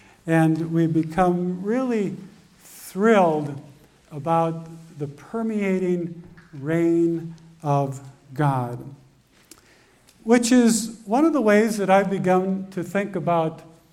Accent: Tucson, Arizona, United States; We're from Tucson, Arizona, so green is something we don't see very often, and rain is something we don't see very often.

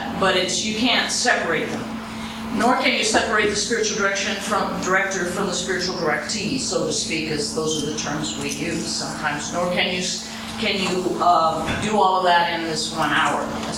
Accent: Seattle, Washington, United States; born there; now in Spokane, United States; I come from Spokane, Washington, at the present moment. I actually was born in Seattle, Washington.

